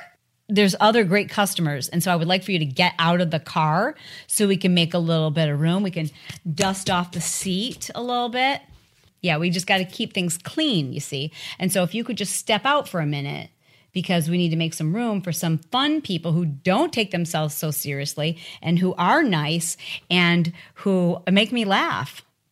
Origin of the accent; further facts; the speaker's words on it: Michigan, United States; also born or lived in Detroit; And I can say that because I'm from Michigan. Trust me, you don't even know my background, y'all. Like, you don't even know the mean streets of Detroit. And I lived in northern Michigan.